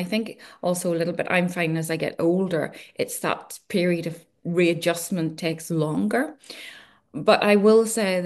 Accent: Northern Ireland, United Kingdom; when I grew up in Northern Ireland back in the Troubles

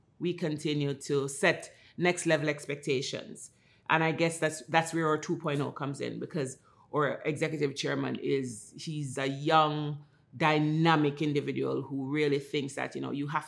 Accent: Jamaica; I'm Jamaican. My colleagues are all, a lot of them are Caribbean people. We're island people.

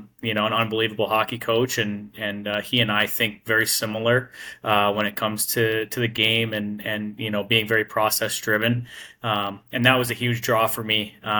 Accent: Verona, Wisconsin, United States; Bloomington for me is actually very close to my hometown of Verona, Wisconsin.

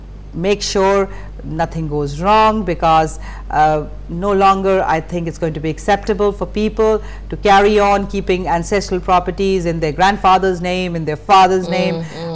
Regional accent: India; And I'm from India, and we all know that there are certain belts in our countries

